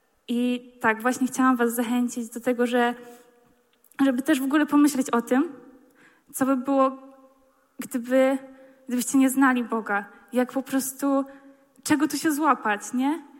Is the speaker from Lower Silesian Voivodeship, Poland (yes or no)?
yes; Wrocław, Lower Silesian Voivodeship, Poland; jestem z Wrocławia.